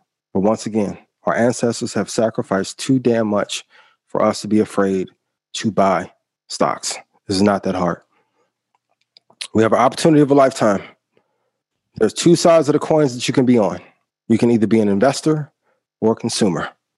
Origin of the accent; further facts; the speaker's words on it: Indiana, United States; This shot was taken in Marion, Indiana. I'm from Indiana.